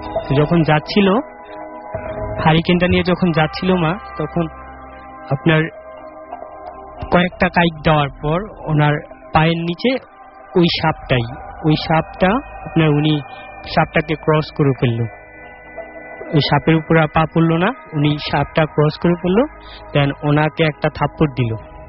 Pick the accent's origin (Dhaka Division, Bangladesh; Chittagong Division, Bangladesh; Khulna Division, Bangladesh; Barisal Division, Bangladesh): Chittagong Division, Bangladesh; Comilla; আমার দেশের বাড়ি কুমিল্লা, ওইখানে আমার গ্রাম হলো কুটুম্বপুর